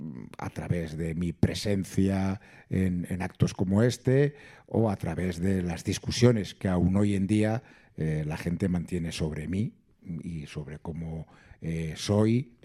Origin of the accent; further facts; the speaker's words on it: Bilbao, Basque Country, Spain; born there; now in Salamanca, Spain; antes de venir a vivir a Salamanca, a ejercer mi profesión como profesor aquí en Salamanca, di clases de matemáticas en algunos institutos y colegios privados de mi ciudad natal, que como bien sabe es Bilbao.